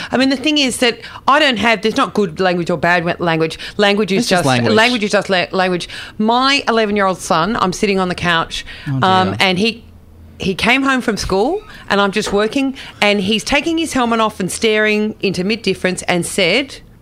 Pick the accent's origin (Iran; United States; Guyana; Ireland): Ireland; And I'm Irish, and my they all think the Irish are the same.